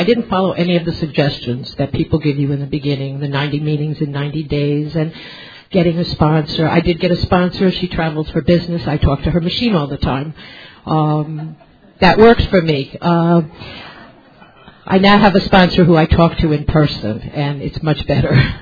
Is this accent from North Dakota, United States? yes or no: no; New York, United States; I am an alcoholic. As Norm said, I am from New York, Area 49, Southeast New York. Great, greatest area. My home group is Potpourri in New York City.